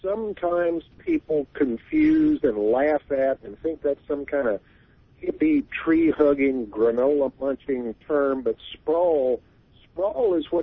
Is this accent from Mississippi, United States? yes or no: no; Nashville, Tennessee, United States; And I'm sad to say my hometown, Nashville, has not done that.